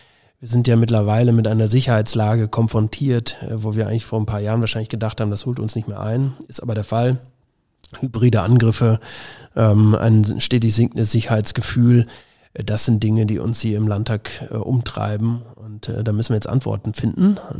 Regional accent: Lower Saxony, Germany; also born or lived in Bavaria / Baden-Württemberg / Hesse; das ist mein Heimatland, ich bin hier geboren und ich halte das für eins der aufstrebenden Bundesländer in Deutschland.

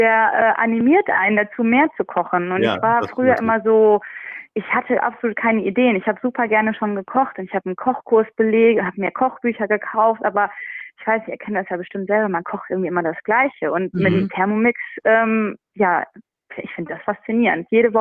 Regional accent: Essen, North Rhine-Westphalia, Germany; ich bin aus Essen

